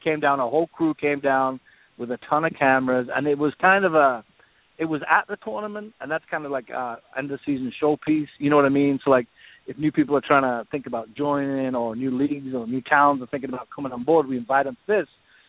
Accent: England, United Kingdom; moved away as an adult; now in United States; I know my accent's gone a bit, but I'm from England. I've been in America 12 years. I married an American lady, but I went to high school and college in England

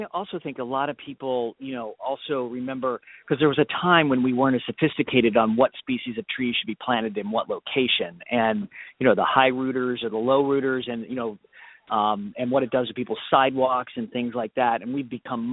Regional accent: Centerville, Ohio, United States; I grew up in Ohio, as I said, and I grew up in this place called Centerville, and where we planted trees in Centerville High School.

